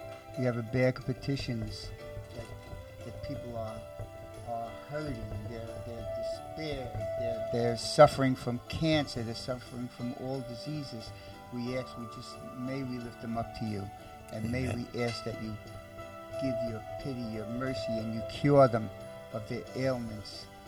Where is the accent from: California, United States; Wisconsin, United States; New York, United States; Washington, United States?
New York, United States; Brooklyn; born there; I was born in Brooklyn and I don't really have that good diction.